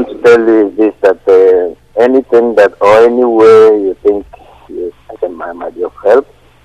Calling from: Denmark; from Denmark. I'm calling from Denmark.

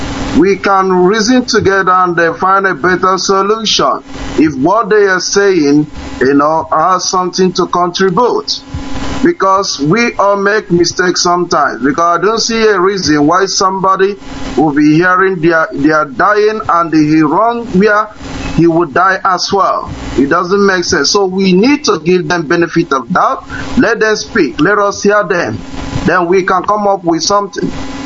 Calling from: Malaysia; I'm calling from Malaysia.

